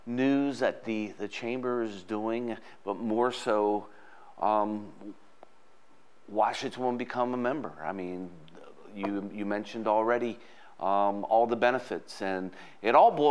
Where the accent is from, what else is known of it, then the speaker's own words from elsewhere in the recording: McSherrystown, Pennsylvania, United States; I grew up in McSherrystown, you know, so am I more of a Hanoverian or a Gettysburgian or a McSherrystownian?